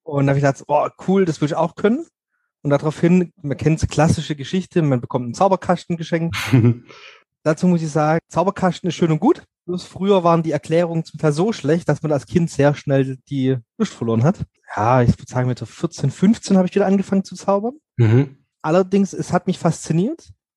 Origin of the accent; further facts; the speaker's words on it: Bad Salzuflen, North Rhine-Westphalia, Germany; Ich komme aus Bad Salzuflen, das ist bei Bielefeld in der Nähe.